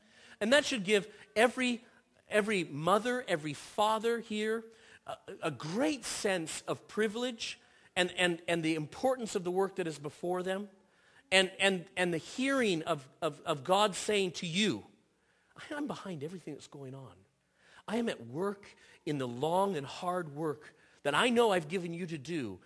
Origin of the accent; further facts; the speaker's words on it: Seattle, Washington, United States; born there; also born or lived in Bellevue; I was born in Seattle. He brought me out of Seattle and I lived in Bellevue for a while.